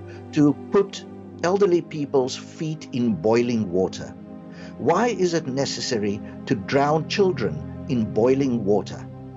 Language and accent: English; South Africa; moved away as an adult; I was born in South Africa. I lived there for 47 years. So I have a fair idea of the place, lived through much of the troubles.